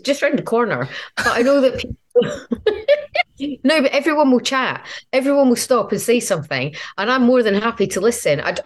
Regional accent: Scotland, United Kingdom; now in London, United Kingdom; So because I live in London, I'm from Scotland.

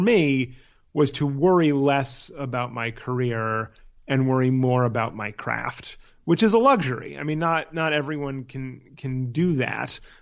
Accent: Palo Alto, California, United States; also born or lived in San Francisco; I lived the first 6 years of my life in San Francisco, but then my family moved to Palo Alto, where I grew up the rest of my childhood

